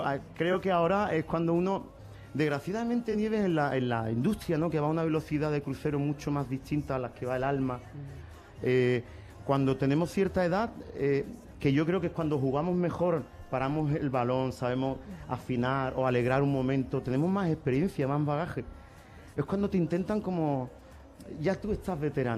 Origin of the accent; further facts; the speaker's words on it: Jerez de la Frontera, Andalusia, Spain; moved away as an adult; now in Madrid, Spain; Yo que tengo mi corazón dividido como madrileño y como jerezano gaditano